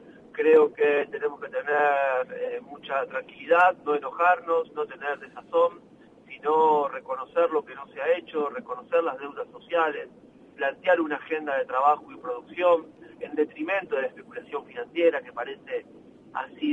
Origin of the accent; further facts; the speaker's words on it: La Plata, Buenos Aires Province, Argentina; yo soy de La Plata, vos lo sabés, Gisela